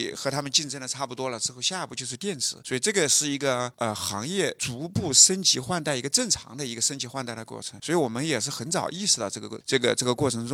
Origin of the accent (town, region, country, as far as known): China